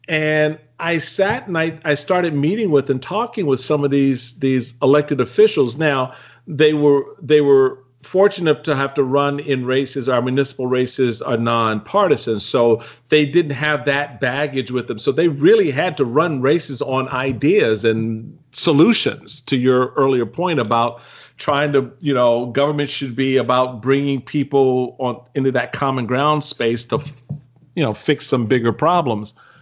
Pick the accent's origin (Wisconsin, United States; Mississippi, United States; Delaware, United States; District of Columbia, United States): District of Columbia, United States; Washington; growing up in Washington, D.C., as a lot of folks who listen to this podcast know, I'm a native Washingtonian.